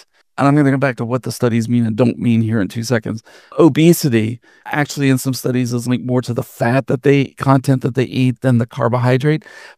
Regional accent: West Virginia, United States; And I am from West Virginia originally, West by God, stand up and shout it when you say it, Virginia originally, born, bred, and raised.

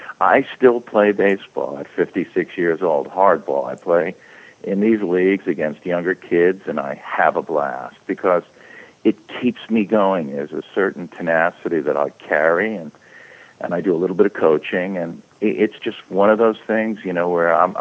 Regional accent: New York, United States; And, you know, I grew up in New York.

